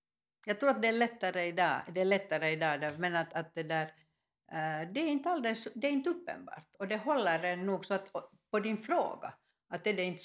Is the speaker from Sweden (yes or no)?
no; Ekenäs, Uusimaa, Finland; när jag kom från Ekenäs till Helsingfors